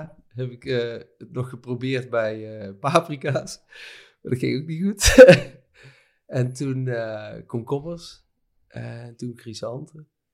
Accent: Made, North Brabant, Netherlands; tomaten plukken in de kassen bij het dorp waar ik vandaan kom, Maden in West-Brabant.

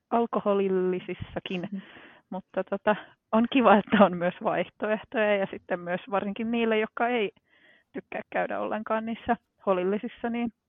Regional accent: Vaasa, Ostrobothnia, Finland; Vaasassa, anteeksi nyt vain rakas kotikaupunkini, mutta Vaasassa, niin siellä ihmiset niinku ei uskalla lähestyä.

